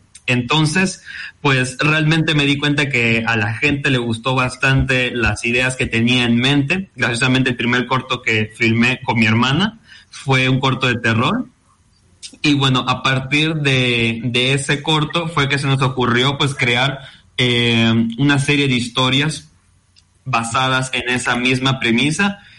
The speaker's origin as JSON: {"language": "Spanish", "country": "Mexico", "moved": "as an adult", "said": "yo llegué por aquí hace aproximadamente unos 18 meses. Yo soy de México."}